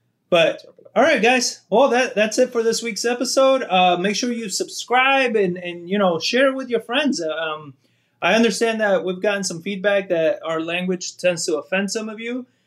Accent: New York, United States; I am from New York. I'm half Italian. I'm Spanish.

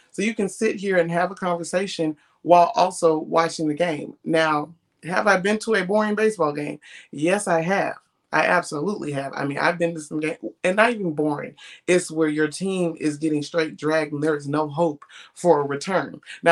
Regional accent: Augusta, Georgia, United States; I didn't grow up a baseball fan. Mm-hmm. I'm from Augusta, Georgia, and we have the Augusta Green Jackets, but baseball was not pushed in the community at all.

